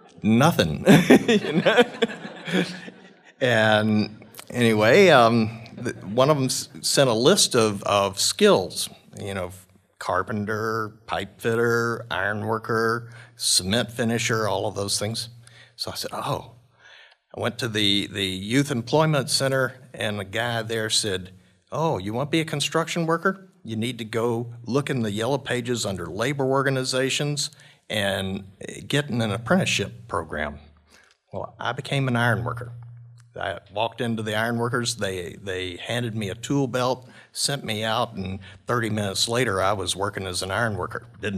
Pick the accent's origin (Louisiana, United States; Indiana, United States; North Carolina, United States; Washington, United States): Louisiana, United States; Shreveport; My hometown is Shreveport, Louisiana, and that's